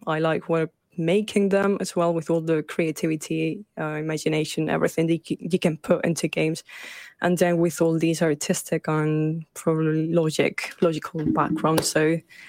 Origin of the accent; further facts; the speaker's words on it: Catalonia, Spain; I'm a game dev, currently working as a VFX artist. But yes, I'm from Barcelona, well, a small town close to Barcelona, Spain.